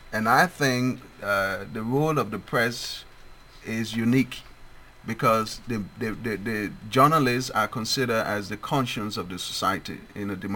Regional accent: Liberia; Thirdly, I'm a nationalist. I'm from a country. I'm from Liberia.

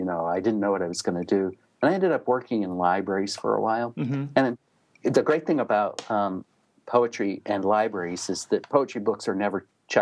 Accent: Memphis, Tennessee, United States; I grew up in Memphis, Tennessee, and there weren't any poets I would have known of there at that time.

